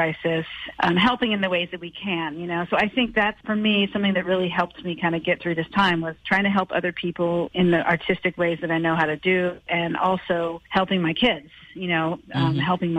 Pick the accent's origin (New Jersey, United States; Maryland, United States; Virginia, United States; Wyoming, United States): Maryland, United States; Silver Spring; also born or lived in Texas; now in New York, United States; Yeah, I was born in Texas, and then kind of my family made our way up to D.C. area, just outside D.C. in Silver Spring, Maryland, and that's where I grew up.